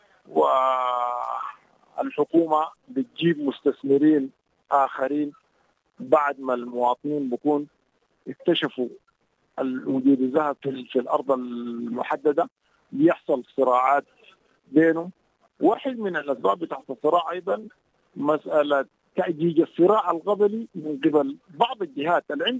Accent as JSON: {"language": "Arabic", "region": "Kordofan", "country": "Sudan", "said": "خاصة عندنا في كردفان بيجدد سنويا مع نزول الأمطار"}